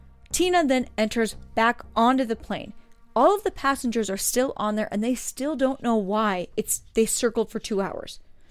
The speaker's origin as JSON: {"language": "English", "region": "Pacific Northwest", "country": "United States", "said": "And I'm from the Pacific Northwest, but Tacoma's—"}